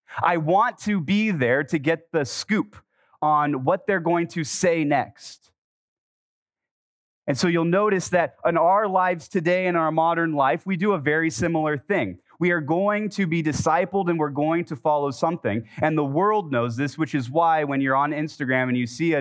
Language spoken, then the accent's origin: English; California, United States; And then I realized I'm from California. There's just way stations all over the place.